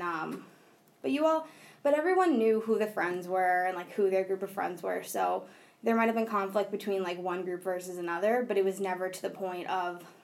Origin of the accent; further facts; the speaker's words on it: Methuen, Massachusetts, United States; I grew up in Methuen, Massachusetts.